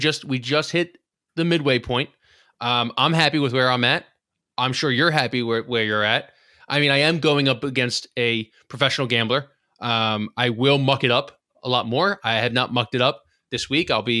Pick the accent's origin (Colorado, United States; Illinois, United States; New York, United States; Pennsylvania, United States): Pennsylvania, United States; Philadelphia; obviously because we're just from Philly